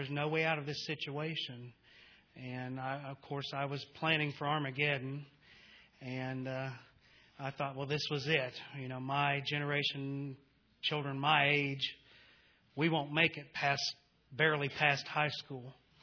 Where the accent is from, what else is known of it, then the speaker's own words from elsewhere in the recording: Dayton, Ohio, United States; born there; I was born in 1970 in Dayton, Ohio.